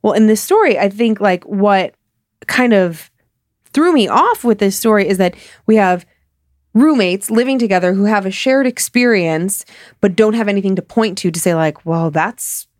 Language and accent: English; Australia; also born or lived in Oxford, United Kingdom; I'm originally from Australia, and after finishing my bachelor's degree in Sydney, I moved to Oxford in England to start my master's degree.